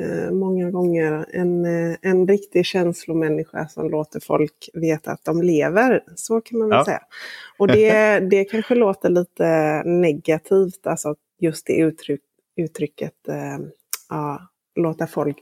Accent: Gothenburg, Västra Götaland County, Sweden; accent: Gothenburg dialect; now in Småland, Sweden; Jag bor här nu, men jag är från Göteborg från början.

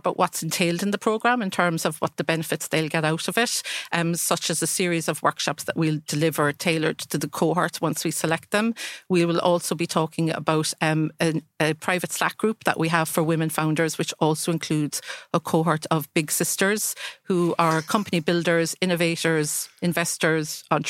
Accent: Cork, Munster, Ireland; moved away as an adult; now in London, United Kingdom; My background, I'm from Cork.

